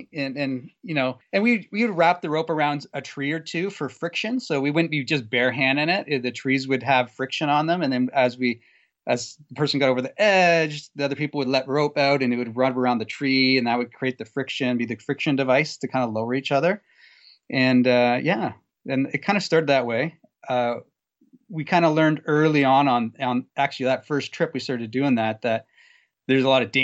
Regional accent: Guelph, Ontario, Canada; Sorry, I grew up in Guelph, which is probably about 20 minutes south of Elora.

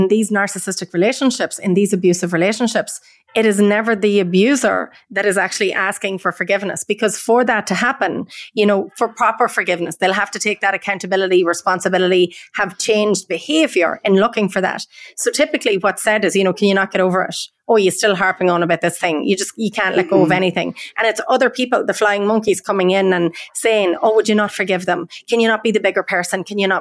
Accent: Ireland; growing up in Ireland, like such a Catholic place, and being born into this

